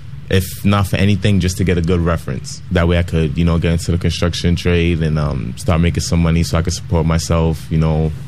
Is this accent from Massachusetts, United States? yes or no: yes; Lowell, Massachusetts, United States; I was born in Boston. I grew up in Lowell for most of my life